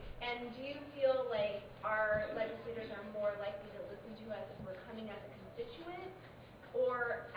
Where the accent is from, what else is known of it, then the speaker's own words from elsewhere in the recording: Oregon, United States; I'm from Multnomah County, Oregon.